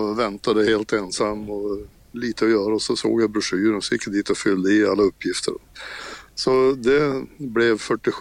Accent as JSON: {"language": "Swedish", "town": "Lycksele", "region": "Västerbotten County", "country": "Sweden", "said": "Jag är från Lycksele egentligen då."}